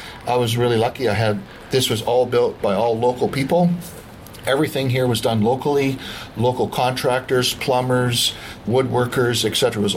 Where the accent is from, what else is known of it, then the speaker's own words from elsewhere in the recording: Ontario, Canada; also born or lived in Alberta; now in Salmon Arm, Canada; I've been a Salmon Arm citizen for the last 25 years. I'm originally from Ontario, and I headed west a long, long time ago with a stop in Alberta for about 6 years, and then over the Rocky Mountains and over the pass and into the Shuswap.